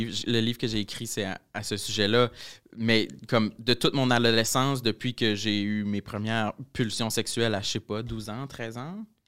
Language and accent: French; Quebec, Canada; tu sais, je viens de la Gaspésie, puis c'était 100% un milieu où je ne retrouvais aucun modèle homosexuel positif.